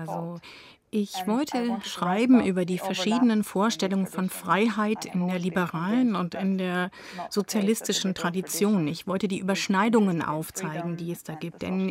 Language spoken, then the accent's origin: German; Albania; ich bin auf mein eigenes Leben in Albanien gekommen, wo ich aufgewachsen bin. Dort habe ich meine Kindheit unter dem kommunistischen System verbracht und dann ab meiner Jugend in einem von einem Liberalismus geprägten System.